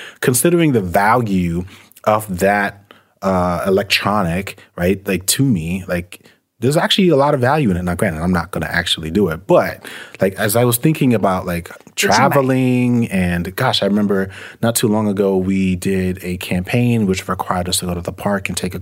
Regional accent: New York City, New York, United States; And when I was growing up in New York City, I remember there was a show called Video Music Box.

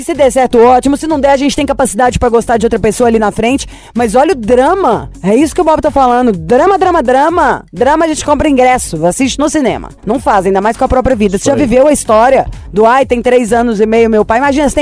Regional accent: Belo Horizonte, Minas Gerais, Brazil; Eu falaria, sou de Belo Horizonte.

